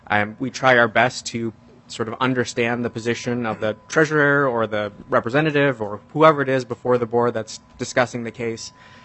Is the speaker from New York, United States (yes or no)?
no; Wisconsin, United States; born there; I was born in Wisconsin. I hope you won't hold that against me, but I've been living in Minnesota since 2010